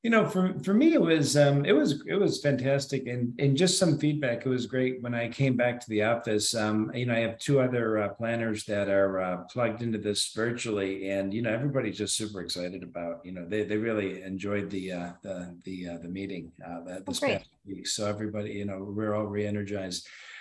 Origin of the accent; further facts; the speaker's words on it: Buffalo, New York, United States; remember, I'm from Buffalo, you know, so I'm joking around.